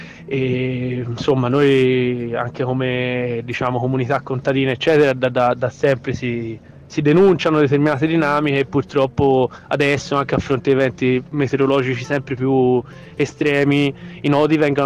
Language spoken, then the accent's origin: Italian; Sesto Fiorentino, Tuscany, Italy; io sono nato e cresciuto a Sesto, ma a 10 minuti di distanza da Campi